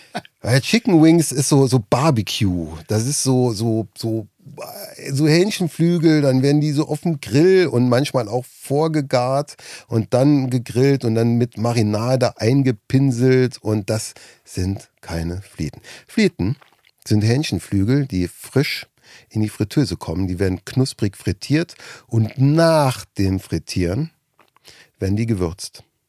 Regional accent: Rhineland-Palatinate, Germany; Und da, wo du warst, in Nittel, weil ich komme ja da, wie aus der Ecke

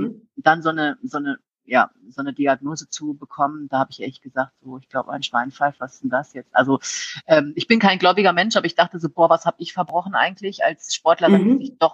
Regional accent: Rhineland, Germany; ich bin sehr offen und ich komme aus dem Rheinland und bin auch sehr flapsig

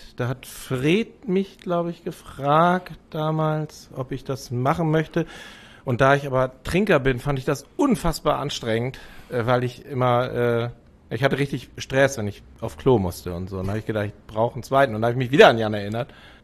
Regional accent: Rendsburg, Schleswig-Holstein, Germany; Ich bin in Rendsburg groß geworden, ja.

